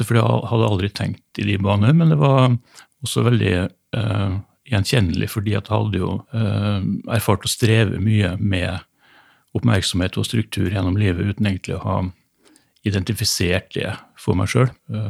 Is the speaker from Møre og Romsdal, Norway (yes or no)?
yes; Kristiansund, Møre og Romsdal, Norway; så begynte jeg å jobbe i Kristiansund, da, som er hjembyen min, i 1990.